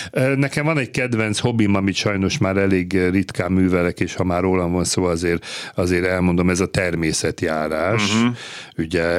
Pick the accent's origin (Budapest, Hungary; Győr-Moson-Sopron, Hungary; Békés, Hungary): Budapest, Hungary; egyszem gyerekként nevelkedtem Budafokon, mondom, a bicikli volt a mindenem